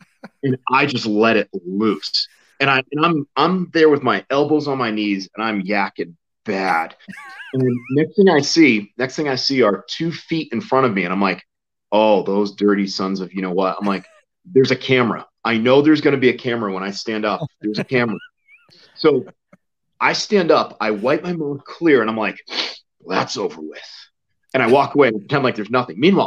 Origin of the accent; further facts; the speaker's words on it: New England, United States; I grew up in New England, four seasons, lush forests, mountains, ocean.